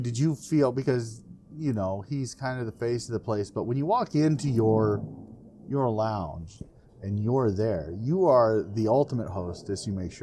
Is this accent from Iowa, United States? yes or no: yes; Iowa, United States; Do you think it's a cultural thing just because we're both from the Midwest and Iowa?